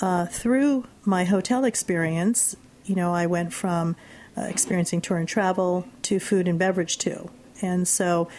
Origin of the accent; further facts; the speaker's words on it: Okinawa, Japan; also born or lived in Hawaii / Tokyo; now in New Jersey, United States; Well, I actually was born here in New Jersey, and then I moved to Hawaii, and then I did move to Tokyo. Lived in Tokyo, and then eventually moved to Okinawa. So a lot of my formative years was actually on Okinawa